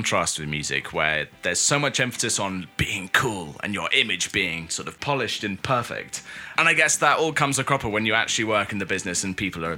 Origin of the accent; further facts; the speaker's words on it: London, United Kingdom; I am an improviser from London, and we're back.